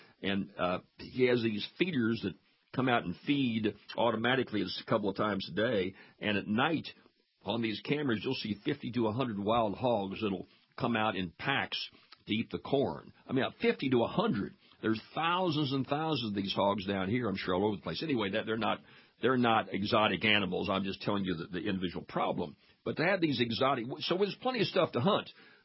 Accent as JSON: {"language": "English", "region": "Louisiana", "country": "United States", "said": "I mean, I come from Louisiana where we hunt deer and ducks and geese and wild hogs."}